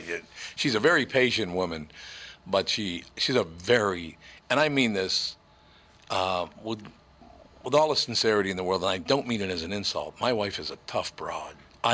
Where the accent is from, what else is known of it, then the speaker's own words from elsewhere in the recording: Minneapolis, Minnesota, United States; I grew up in North Minneapolis. I don't know how to fucking roller skate.